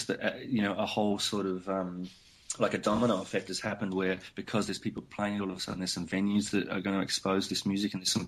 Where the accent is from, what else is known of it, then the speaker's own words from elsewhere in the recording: Australia; I'm fortunate that I'm from Australia